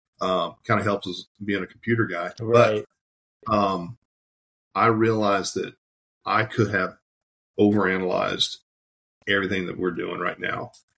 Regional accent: Louisiana, United States; I grew up in Louisiana. We just do, we do people well, you know, we know how to talk

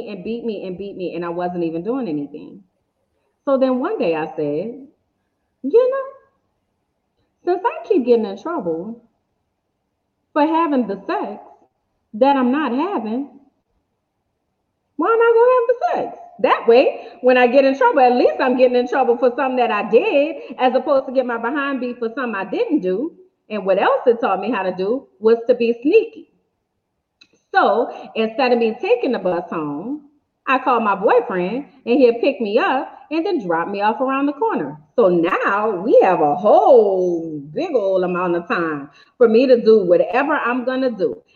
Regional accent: New Orleans, Louisiana, United States; So I grew up in New Orleans, and we didn't have like yellow school buses.

